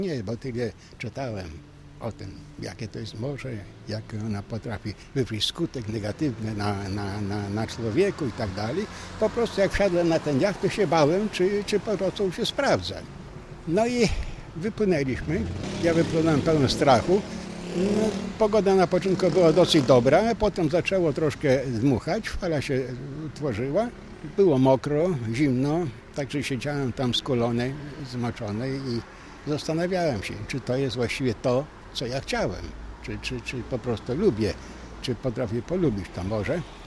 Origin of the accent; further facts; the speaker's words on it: Podolia, Ukraine; now in Bydgoszcz, Poland; Ja wywodzę się z Podola. Miałem bliżej do gór niż do morza, ale z nakazu pracy znalazłem się w Bydgoszczy.